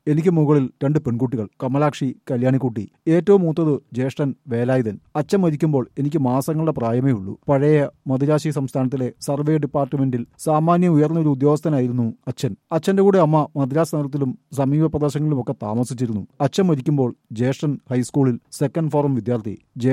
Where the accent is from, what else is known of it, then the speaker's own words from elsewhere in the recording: Pallikkunnu, Kerala, India; ഞാൻ ജനിച്ചു വളർന്ന പള്ളിക്കുന്ന് എന്ന ദേശം നായർ സമുദായാംഗങ്ങൾ മാത്രം അധിവസിക്കുന്ന ഒരു അഗ്രഹാരം പോലെയായിരുന്നു.